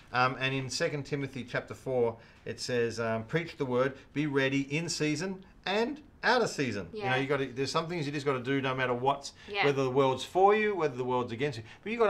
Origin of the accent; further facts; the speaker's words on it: Mildura, Victoria, Australia; I grew up in Mildura, that's part of my who I am. Mildura, for those maybe watching from overseas or even in Australia who don't know where Mildura is, it's up very north, northwest of Victoria, and it's getting into some very dry, barren